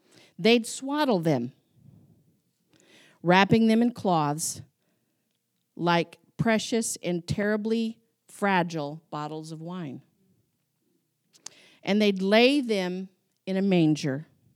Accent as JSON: {"language": "English", "region": "Wyoming", "country": "United States", "tie": "born or raised there", "said": "I grew up in Wyoming in cattle country, and I've been in a few barns."}